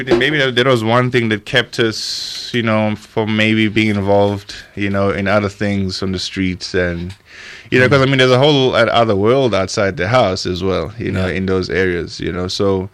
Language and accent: English; South Africa; first language Zulu; English is a second language; IsiZulu is my native tongue.